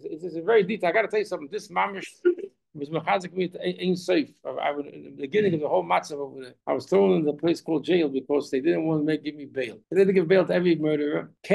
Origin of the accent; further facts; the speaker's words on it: United States; born there; so I was born in America, but since I could get an Israeli passport, I'm not really a single citizen. I'm a dual citizen